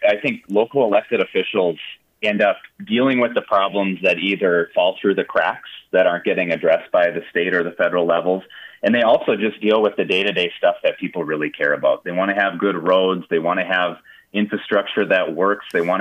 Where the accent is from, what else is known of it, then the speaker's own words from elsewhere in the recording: Minnesota, United States; I grew up on the Iron Range, Matt, and you know, I grew up in a town that, quite frankly, had seen its best days, and that's how the people felt.